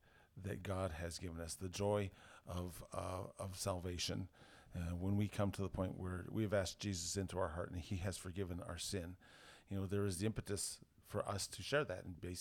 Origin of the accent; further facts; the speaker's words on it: Canada; And being Canadian, you know, I never want to offend anybody.